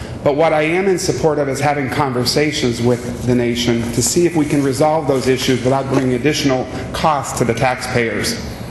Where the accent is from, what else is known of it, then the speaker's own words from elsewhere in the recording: Glendale, Arizona, United States; I grew up in Glendale, attending both Unit 1 and Unit 6, and graduated from Glendale High School.